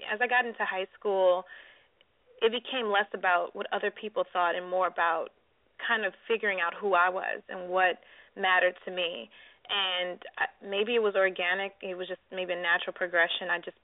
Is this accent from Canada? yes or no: no; Detroit, Michigan, United States; because I grew up in Detroit and I lived definitely in the inner city and went to Detroit public schools